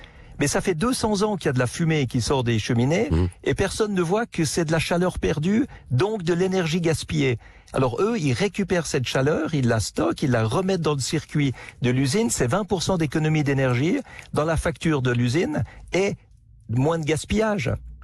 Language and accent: French; Switzerland; Mais parce que je suis suisse